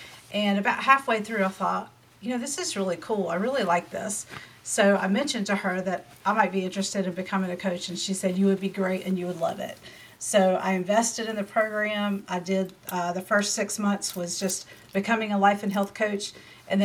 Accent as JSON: {"language": "English", "region": "the South", "country": "United States", "tie": "born or raised there", "said": "I am in Charlotte, North Carolina, if you can't tell from my accent. I've lived in the South my whole life."}